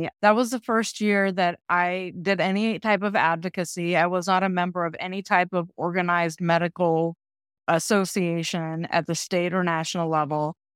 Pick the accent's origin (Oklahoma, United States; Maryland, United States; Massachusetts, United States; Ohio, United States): Oklahoma, United States; Del City; Alexis was from my hometown of Del City, Oklahoma, so I didn't know her or anything, but I grew up in Oklahoma